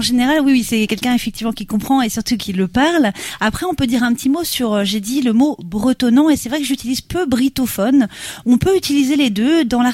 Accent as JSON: {"language": "French", "region": "Brittany", "country": "France", "lives_now": "Rennes, France", "said": "moi je suis du Finistère et j'ai appris le breton à la maison et aussi à l'école. J'étais dans la première école bilingue en Bretagne et je suis un petit peu vieille, donc c'est dans les années 70."}